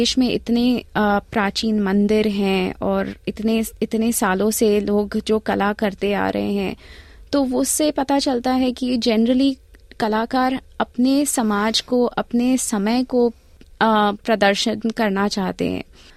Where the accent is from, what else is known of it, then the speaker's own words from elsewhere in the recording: Kolkata, West Bengal, India; हमारी पढ़ाई भारत में कलकत्ता में जहाँ से हम आते हैं वहीं से हुई है